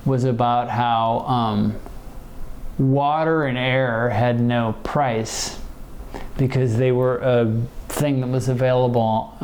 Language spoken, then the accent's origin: English; Midwest, United States; I mean, where I grew up in the Midwest, water is treated almost like a waste product.